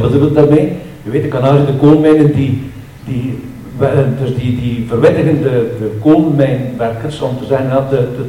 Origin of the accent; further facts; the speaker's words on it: Heist, Flanders, Belgium; Als klein manneke, behandelen met de jongens in de straat. We wonen 100 meter van het strand in Heist. Ik ben van Heist. En zo kom je erin gezwaaid natuurlijk wel.